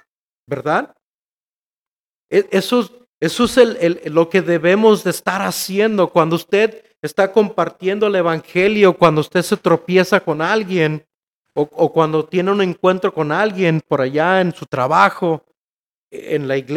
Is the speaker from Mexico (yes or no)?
yes; Mexico; A pesar de que soy mexicano, yo no soy de Tesalónica.